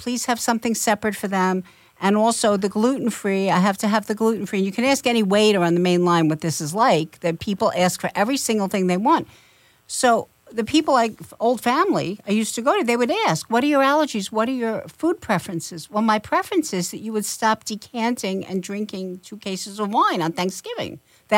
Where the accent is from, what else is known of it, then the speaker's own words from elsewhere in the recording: North Carolina, United States; Now I like country music, now that I'm really from North Carolina.